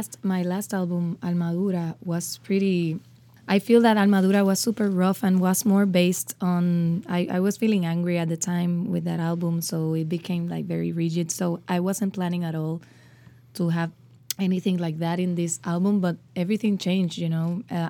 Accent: Puerto Rico; Now I think it's we're still healing from the Hurricane Maria, but I think what's worse has been like after the hurricanes we've had, like the mismanagement of the government and our colonial status.

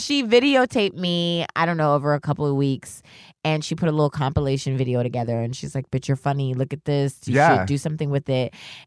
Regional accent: New York, United States; I'm from New York.

